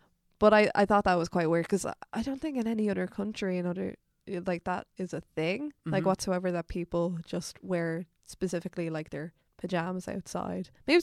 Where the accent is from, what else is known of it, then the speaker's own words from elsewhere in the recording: Dublin, Leinster, Ireland; I'm a North Dublin gal, I'm from Colchester, so I... Gloucester kind of borders Dunnycarney, Artown, all these lovely little North Dublin suburbs.